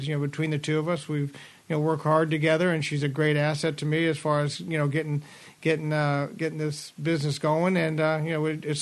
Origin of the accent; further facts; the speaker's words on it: Nebraska, United States; I was from Nebraska, and that's back when they had Exarban, and I had a friend of the family that had a farm of horses when I was going to, you know, in high school